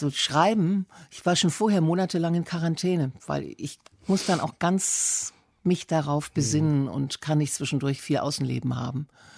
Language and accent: German; Cologne, North Rhine-Westphalia, Germany; also born or lived in Düsseldorf; Ich war 4 Jahre alt, als wir nach Köln zogen, und das war mein großes Glück